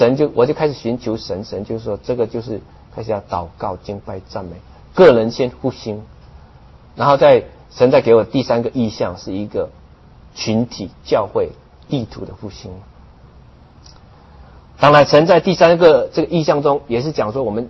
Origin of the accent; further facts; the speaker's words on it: China; 当然我作为中国人，我也想说，哦，那中国怎么样呢？